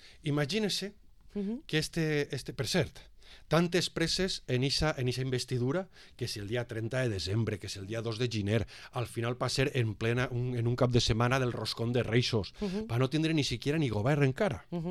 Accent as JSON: {"language": "Catalan", "region": "Valencian Community", "country": "Spain", "said": "I això, com a valencià i com a espanyol, me preocupa també."}